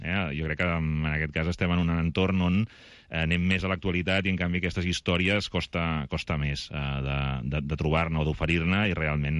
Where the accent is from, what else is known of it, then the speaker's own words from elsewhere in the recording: Girona, Catalonia, Spain; jo estava soc de Girona i aprofitava per estar a casa els mesos d'estiu